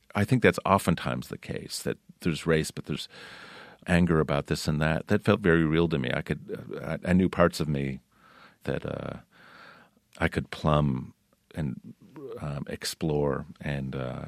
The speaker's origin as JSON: {"language": "English", "town": "Town Line", "region": "New York", "country": "United States", "tie": "born or raised there", "said": "growing up in Townline, I always felt like it was the middle of nowhere. But suddenly I found out that there was this deep, rich history of the place I had grown up."}